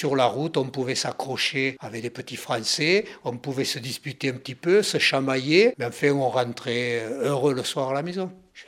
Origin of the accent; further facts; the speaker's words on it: Mielan, Occitanie, France; also born or lived in Gourgues; Et puis de Gourgues, nous avons quitté Gourgues et nous sommes partis à Mielan. À Mielan, dans le Gers, voilà, un tout petit village. On s'est adapté, on a vécu là. Il y a encore la maison familiale